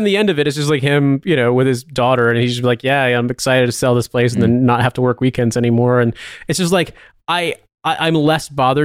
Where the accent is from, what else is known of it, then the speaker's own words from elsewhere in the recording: United States; And I feel like, okay, that's not just me being American.